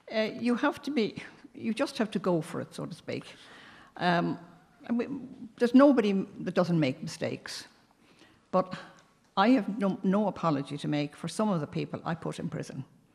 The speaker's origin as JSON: {"language": "English", "town": "Dublin", "region": "Leinster", "country": "Ireland", "tie": "born or raised there", "also_born_or_lived": "Wexford", "said": "Well, I was born in Wexford, but I lived most of my life in Dublin."}